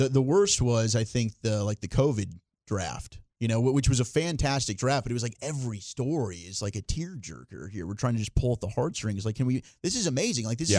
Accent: Baton Rouge, Louisiana, United States; I just love that answer. We came from Baton Rouge, Louisiana.

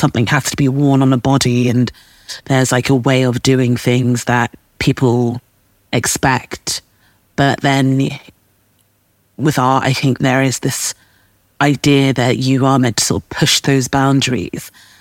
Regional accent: London, United Kingdom; near the same area that I grew up in London. So we were just having a nice little, this group of Southwest London women, including Sonia Boyce

